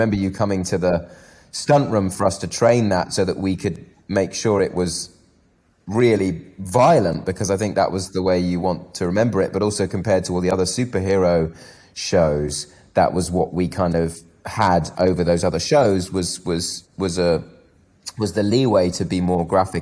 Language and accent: English; United Kingdom; I'm very British. We do like to say sorry a lot.